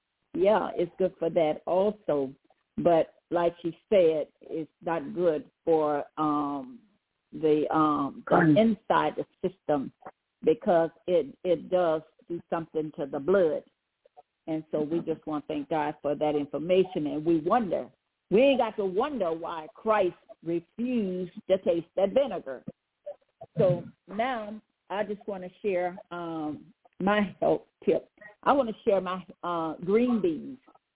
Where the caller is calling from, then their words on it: Baton Rouge, Louisiana, United States; I'm calling from Baton Rouge, Louisiana.